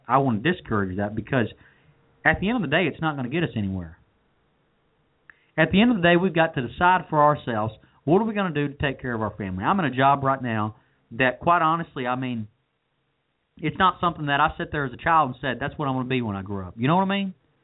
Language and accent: English; United States; man, the luxury of being an American, right?